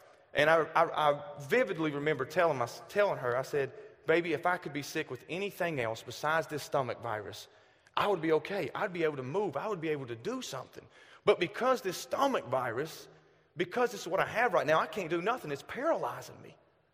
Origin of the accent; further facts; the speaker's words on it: the South, United States; I am born and raised in the South. This isn't a fake accent. This is what you get 24/7.